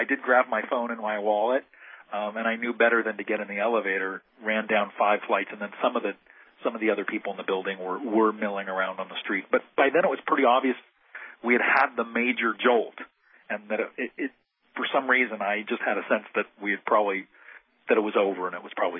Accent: California, United States; now in New York, United States; And what's interesting as a Californian is it felt completely different from the kind of quakes they have out in California.

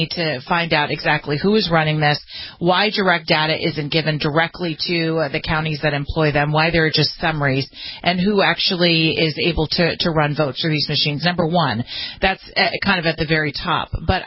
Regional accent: California, United States; as a person, as an American, as a Californian who has suspected this kind of stuff has been at play for years

